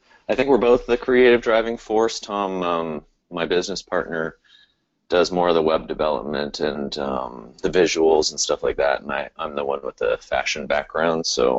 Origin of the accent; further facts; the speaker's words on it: Vancouver, British Columbia, Canada; moved away as an adult; now in New York, United States; So my background is I grew up in Vancouver, Canada, and then I moved when I was 18 to New York